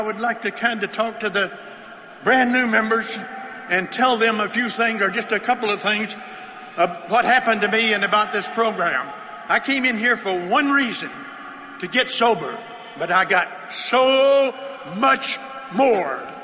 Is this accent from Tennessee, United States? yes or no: yes; Tennessee, United States; When I came in, I'm a hillbilly from East Tennessee.